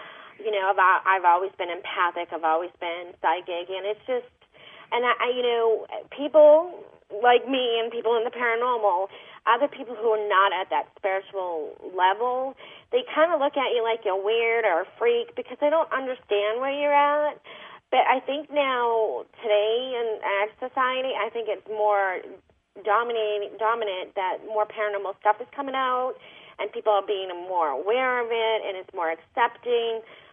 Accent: Massachusetts, United States; I was raised Catholic in Massachusetts because I was raised in an Italian family, American family

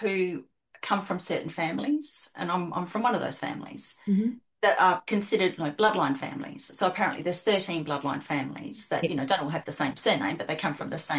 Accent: Adelaide, South Australia, Australia; in South Australia, where I grew up in Adelaide

